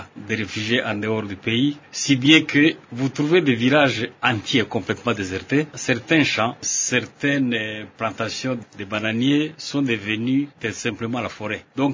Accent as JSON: {"language": "French", "town": "Rutshuru", "region": "North Kivu", "country": "DR Congo", "tie": "born or raised there", "also_born_or_lived": "Bukavu", "said": "je suis né à Rutshuru, dans le Nord Kivu. C'était le 24 octobre 1943"}